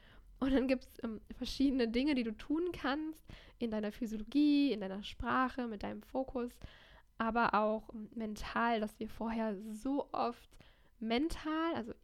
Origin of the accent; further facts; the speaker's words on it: Düsseldorf, North Rhine-Westphalia, Germany; Ich komme nämlich aus Düsseldorf, das heißt, es war direkt nebenan.